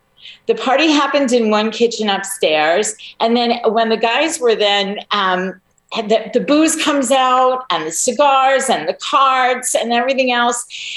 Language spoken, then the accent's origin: English; Long Island, New York, United States; now in Pennsylvania, United States; And so I live in Pennsylvania. She lived on Long Island. I grew up on Long Island, and I was about 3 hours away.